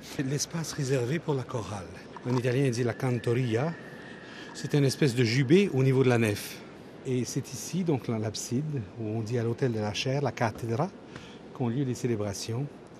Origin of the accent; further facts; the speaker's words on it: Canada; moved away as an adult; now in Rome, Italy; J'aurais jamais imaginé, lorsque je suis parti du Canada en 1978, que un jour je serais arrivé à être maître de chapelle